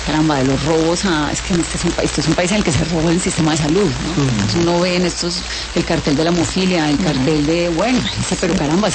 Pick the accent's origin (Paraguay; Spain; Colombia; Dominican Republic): Colombia